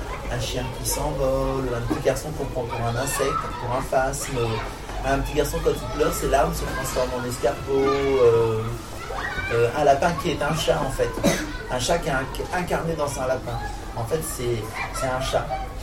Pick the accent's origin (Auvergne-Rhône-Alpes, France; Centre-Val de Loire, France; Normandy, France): Centre-Val de Loire, France; Chartres; now in Paris, France; vous savez que moi je suis de Chartres. Vous savez ça, vous avez entendu? Bah, j'ai fait toute ma scolarité, c'est quand même incroyable. Maintenant j'habite à Paris